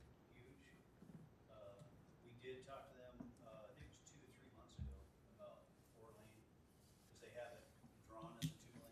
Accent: Los Angeles, California, United States; I come from Los Angeles, where there's nothing but high-rise buildings everywhere

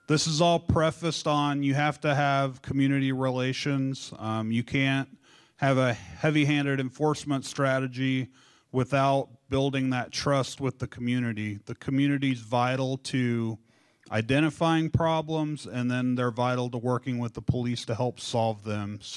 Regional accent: Kansas City, United States; So what drew me to this job is I grew up in the Kansas City area.

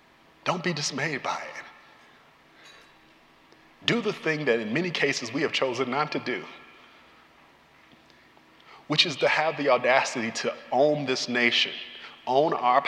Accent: Kansas City, Missouri, United States; And I come from Kansas City, Missouri, so you know, I'm not even hip to all the pronouns

